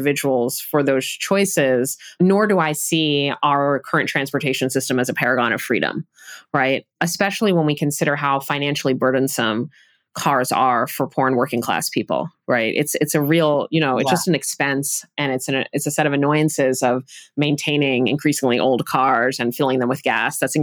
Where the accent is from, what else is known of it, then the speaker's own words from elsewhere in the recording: New York City, New York, United States; I grew up in New York City, so I know I'm weird